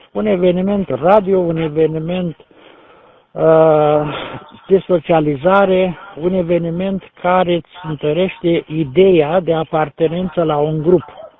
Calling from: Piatra Neamț, Neamț County, Romania

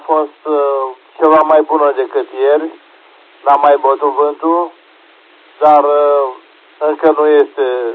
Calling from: Brăila, Brăila County, Romania; din Brăila.

